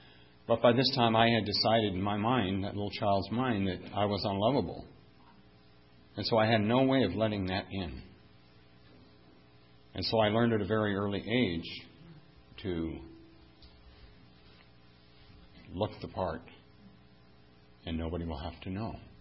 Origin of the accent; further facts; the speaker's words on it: San Diego, California, United States; born there; I was born in Balboa Navy Hospital. It'll be 61 years ago next week.